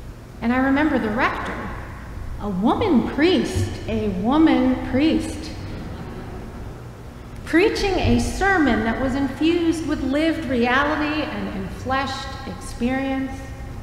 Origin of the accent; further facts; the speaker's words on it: Baltimore, Maryland, United States; starting my life over in my hometown of Baltimore